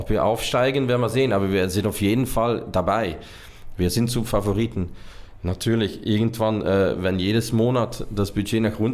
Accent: Hasselt, Flanders, Belgium; Sint-Truiden, das ist direkt neben meiner Heimatstadt Hasselt.

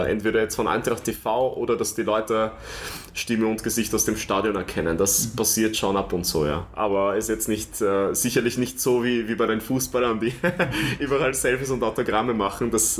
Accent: Vienna, Austria; wie werde ich dann als Wiener da ankommen oder als Österreicher?

